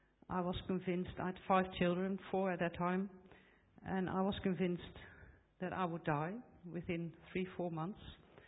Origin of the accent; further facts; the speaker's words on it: Netherlands; now in United Kingdom; I'm from the Netherlands originally